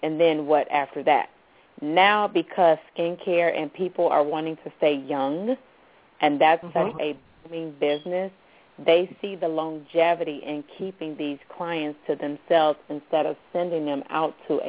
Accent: Midwest, United States; I was just about to say Midwest, and I'm from the Midwest.

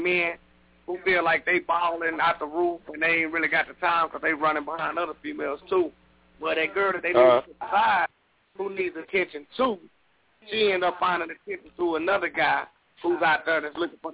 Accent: the South, United States; You know, I'm from the South, but I got a whole lot of lyricism in my lyrics.

